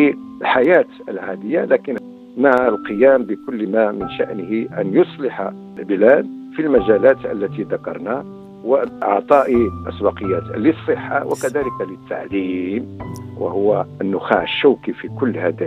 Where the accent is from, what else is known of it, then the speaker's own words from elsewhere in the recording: Morocco; إعادة الروح كمغاربة إلى الجسم المغربي